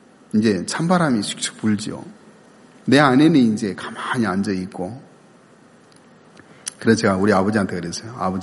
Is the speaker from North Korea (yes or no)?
no; Jeolla, South Korea; 제가 고향이 전라도인데